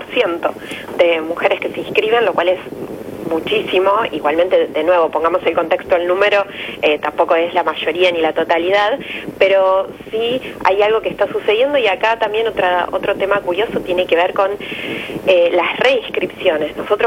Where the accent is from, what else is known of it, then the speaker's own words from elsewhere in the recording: Argentina; Y acá me parece que es importante también nosotros como argentinos empezar a entender